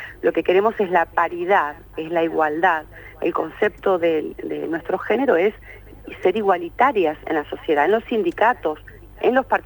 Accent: Neuquén, Argentina; Yo soy la única de Neuquén Capital

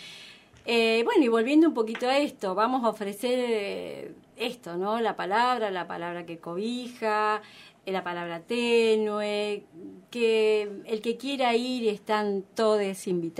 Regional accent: Mendoza, Argentina; Yo soy de Mendoza.

